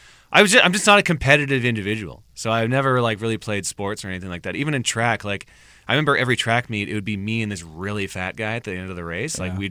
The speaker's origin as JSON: {"language": "English", "region": "Ontario", "country": "Canada", "said": "originally from a small farm town outside of London, Ontario, Canada. Small town, Canada."}